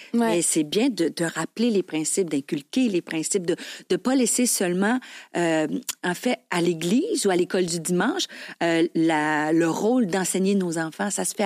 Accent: Haiti; accent: Haitian; c'est où, t'es coudonc, avec mon accent haïtien, tu vois.

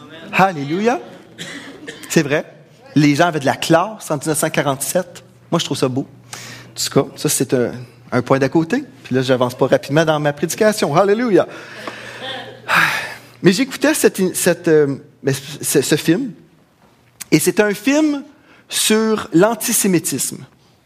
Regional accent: Quebec, Canada; Et puis même, aborigène aussi. Donc, je suis le melting pot du Canada. Je suis un Québécois, mélangé, bien mélangé.

